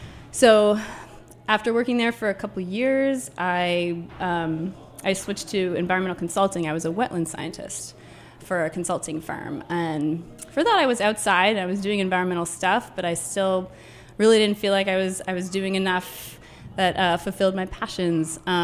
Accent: Vermont, United States; You know, I grew up in Vermont, rural Vermont, with my parents, and they always had a vegetable garden

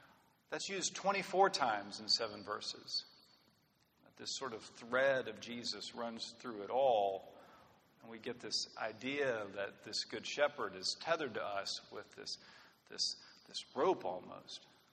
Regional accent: Waco, Texas, United States; I'm from Waco. I don't know much about herding.

